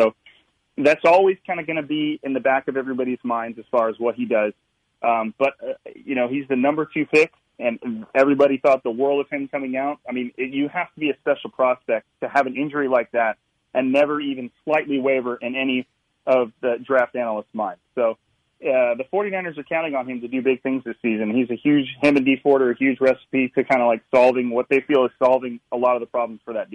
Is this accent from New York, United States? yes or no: no; Fresno, California, United States; I mean, I come from Fresno, so I'm kind of like bathed in intense heat all the time.